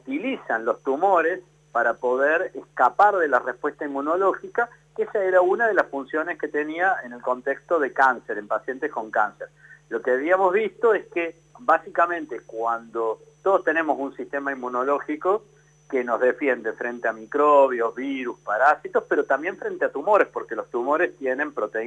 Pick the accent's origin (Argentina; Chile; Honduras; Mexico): Argentina; Córdoba; yo soy cordobés y nací en Córdoba, hice mi carrera en la universidad, en la Facultad de Ciencias Químicas de la Universidad Nacional de Córdoba, tanto mi carrera de bioquímico como el doctorado en Ciencias Químicas